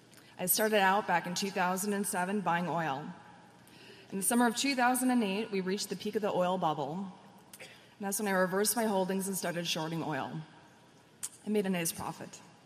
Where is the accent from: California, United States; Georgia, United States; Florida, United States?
California, United States; Los Angeles; I'm from Los Angeles, California.